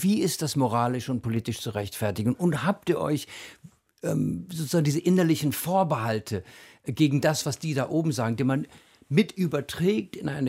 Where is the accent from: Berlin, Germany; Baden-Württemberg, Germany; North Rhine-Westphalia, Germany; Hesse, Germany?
Berlin, Germany; freue ich mich natürlich als Berliner